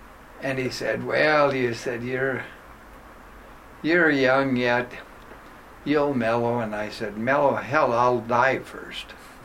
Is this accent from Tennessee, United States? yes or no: no; Owatonna, Minnesota, United States; this was Owatonna, my hometown, and got a job teaching in my home high school.